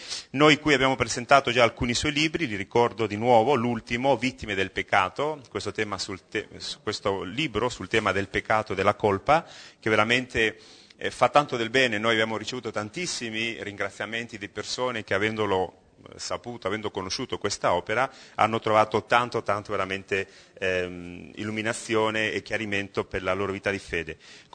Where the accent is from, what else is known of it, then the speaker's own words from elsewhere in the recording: Granada, Andalusia, Spain; Italian is a second language; poi per me che sono spagnolo di Granada, siamo compaesani